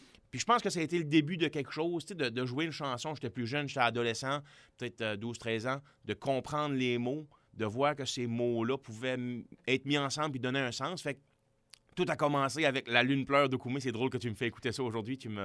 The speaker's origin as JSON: {"language": "French", "region": "Quebec", "country": "Canada", "tie": "born or raised there", "said": "je suis un gars originaire de la Gaspésie"}